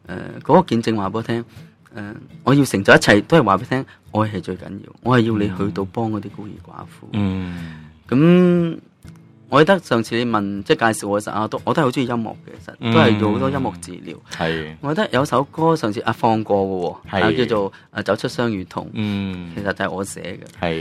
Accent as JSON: {"language": "Cantonese", "country": "Hong Kong", "said": "我哋香港人其实都好幸福下㗎喇。"}